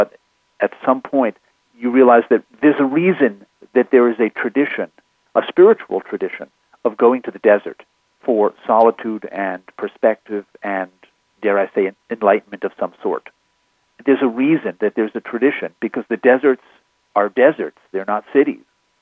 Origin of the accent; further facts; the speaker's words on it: New York, United States; born there; now in Taos, United States; And I was born in New York, and I've lived within honking distance of cities my whole life.